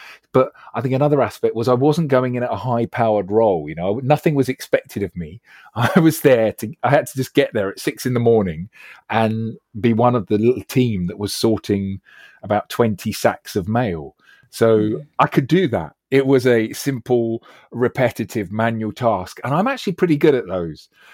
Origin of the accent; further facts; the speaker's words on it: London, United Kingdom; I grew up in West London. So I wasn't in some far-flung part of the country where it cost 28 quid in bus fare to travel to the local town.